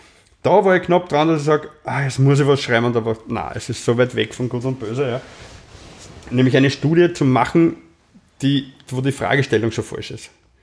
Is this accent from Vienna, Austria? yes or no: yes; Vienna, Austria; die schweren Dinge merken wir als Wiener ja nicht.